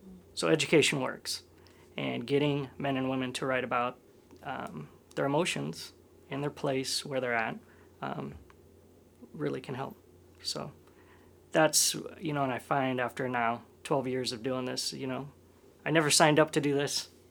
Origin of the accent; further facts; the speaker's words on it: Omaha, Nebraska, United States; Well, I grew up in Omaha, Nebraska, and then, but I've spent so much time in smaller towns.